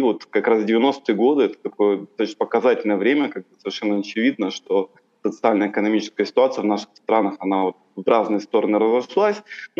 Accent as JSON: {"language": "Russian", "region": "Primorsky Krai", "country": "Russia", "tie": "born or raised there", "said": "Я родился в Приморском крае, жил на границе с Китаем."}